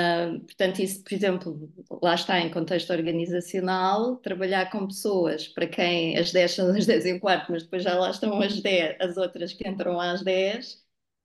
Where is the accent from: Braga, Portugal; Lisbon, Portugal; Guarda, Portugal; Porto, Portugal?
Lisbon, Portugal; eu não sei se isso é do norte, porque eu sou de Lisboa, eu sou super pontual.